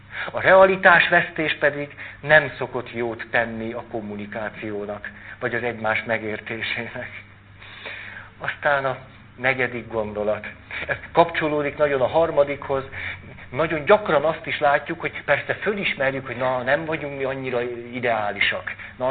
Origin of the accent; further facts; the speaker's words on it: Hungary; hogy ez igen, magyarok vagyunk.